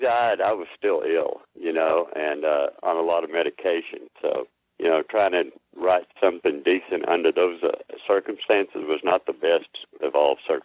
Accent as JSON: {"language": "English", "region": "Texas", "country": "United States", "tie": "born or raised there", "said": "Well, you know, I'm born and raised in Texas, and everything is better in Texas."}